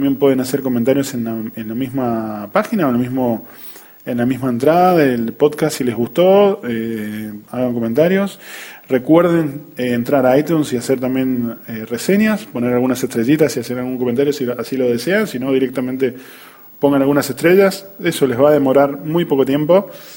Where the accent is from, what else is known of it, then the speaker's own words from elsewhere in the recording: Uruguay; Soy oriundo de la República Oriental, de Uruguay obviamente